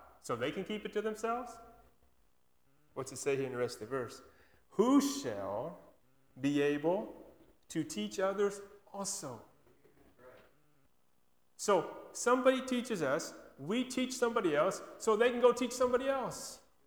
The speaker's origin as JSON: {"language": "English", "region": "Wyoming", "country": "United States", "tie": "born or raised there", "said": "You people that grew up here in Kansas, I grew up in Wyoming."}